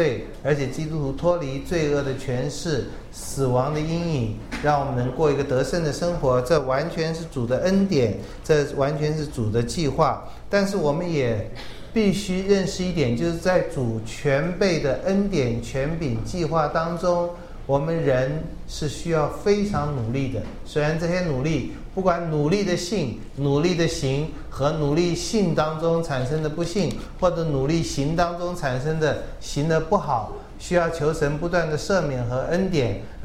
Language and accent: Chinese; China; 每次没有饭要谢饭，谢完饭才有，这个我们中国人太受不了了。